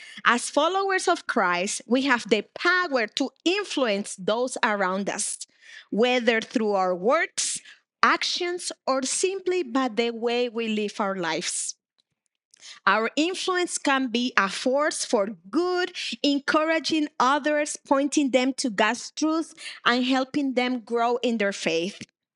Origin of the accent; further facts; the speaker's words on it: Barranquilla, Atlántico, Colombia; who went to Barranquilla, my hometown in Colombia